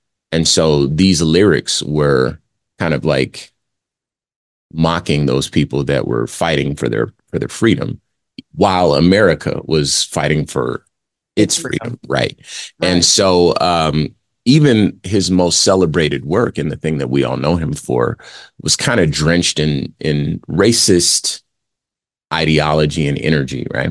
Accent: Phoenix, Arizona, United States; also born or lived in California; it certainly reflects my reality growing up in California and in Phoenix and Arizona.

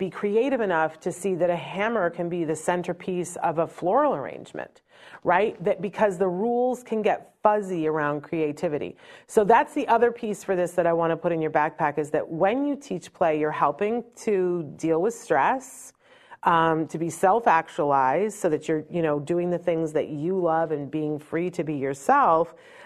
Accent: Saratoga, United States; this beautiful restored Saratoga trunk that my parents gave me, I think for my 21st birthday, because I'm originally from Saratoga.

